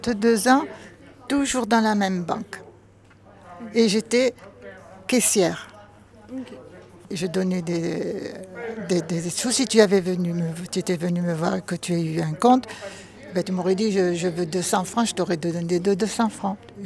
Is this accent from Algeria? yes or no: yes; Algeria; Je viens d'Algérie.